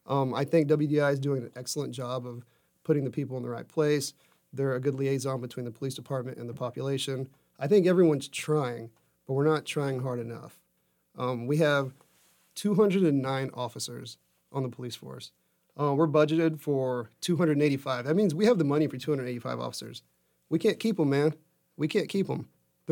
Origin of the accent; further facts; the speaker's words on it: Texas, United States; now in Wilmington, United States; Well, I'm from Texas, so people are going to love or hate this answer.